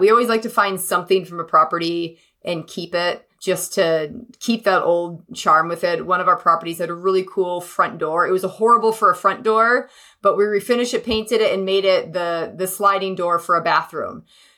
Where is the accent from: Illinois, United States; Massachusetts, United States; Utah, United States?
Massachusetts, United States; Yeah, I grew up in Massachusetts and we had a septic tank growing up